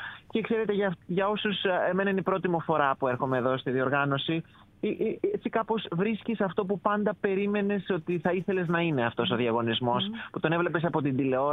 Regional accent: Greece; μόλις είπα ότι είμαι από την Ελλάδα

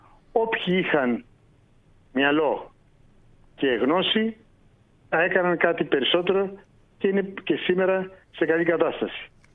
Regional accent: Kalavryta, Western Greece, Greece; Εγώ είμαι από τα Καλάβρητα.

